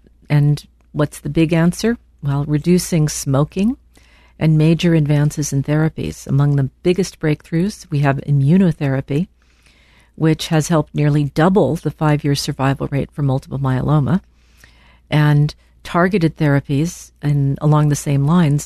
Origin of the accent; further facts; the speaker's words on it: Los Angeles, California, United States; And I grew up in Los Angeles and learned to walk around when it was 102.